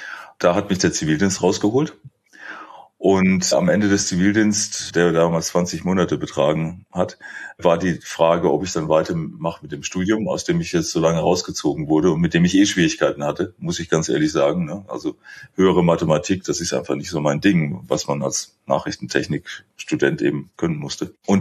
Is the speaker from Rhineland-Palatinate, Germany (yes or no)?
yes; Rhineland-Palatinate, Germany; in der Pfälzer Gegend, wo ich aufgewachsen bin